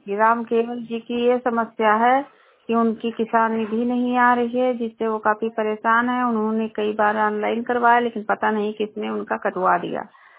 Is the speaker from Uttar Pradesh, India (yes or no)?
yes; Uttar Pradesh, India; मैं विकास खंड विशेषरगंज से हूँ